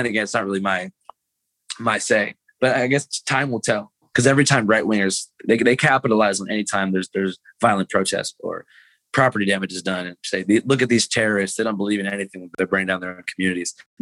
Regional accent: Seattle, Washington, United States; Well, I'm from Seattle

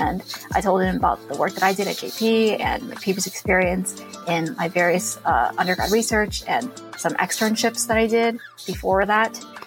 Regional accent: Philadelphia, Pennsylvania, United States; No, I'm from Philly.

